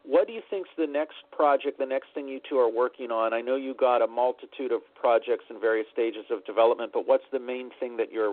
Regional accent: Pittsburgh, Pennsylvania, United States; I grew up in the North Hills, Westview, and then later moved to Wexford.

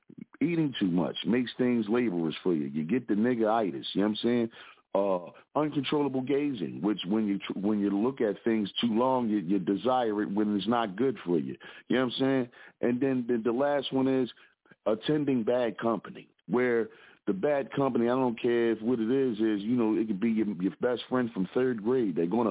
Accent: Philadelphia, Pennsylvania, United States; representing from the Broad Street Bully side of Philadelphia, where, unfortunately, as young men, we didn't get Mary Kay.

